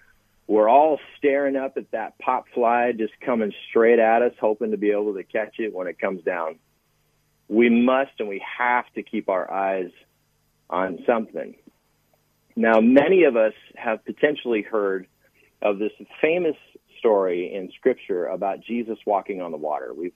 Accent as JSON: {"language": "English", "region": "Arizona", "country": "United States", "tie": "born or raised there", "said": "I grew up in Arizona, so there's lots of spring training going on there."}